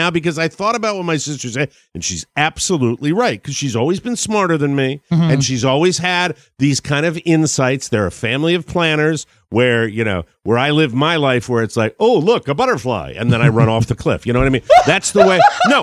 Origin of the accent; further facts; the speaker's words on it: Glastonbury, Connecticut, United States; Last night I go to my Glastonbury High School reunion page because they're having a 60th party down in my hometown in July 20th.